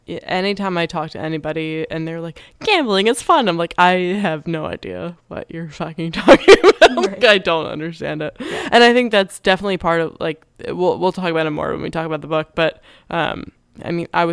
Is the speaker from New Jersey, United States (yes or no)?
yes; New Jersey, United States; Yeah, I grew up basically right outside of Atlantic City, and I did a lot of my like high school and college summer work in and around Atlantic City.